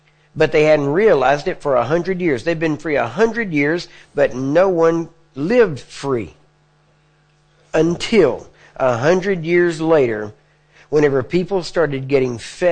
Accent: the South, United States; Well, I'm from the South. So, now, we have a slightly different take on it.

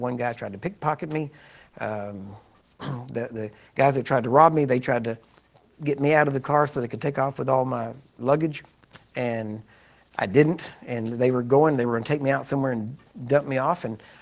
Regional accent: United States; I said, I'm from the United States.

